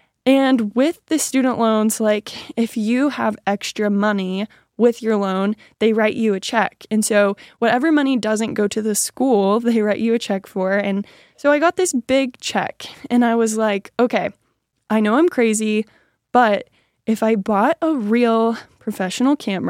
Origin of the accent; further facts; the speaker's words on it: Amarillo, Texas, United States; now in Fort Worth, United States; I'm a photographer here in Fort Worth, Texas. I grew up in Amarillo, Texas. Shout out Amarillo. Amarillo is a really small town.